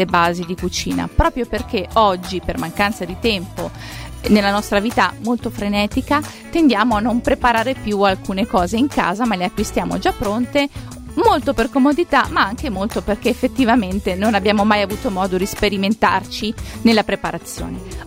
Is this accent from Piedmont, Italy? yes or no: no; Emilia-Romagna, Italy; io che sono romagnola lo adoro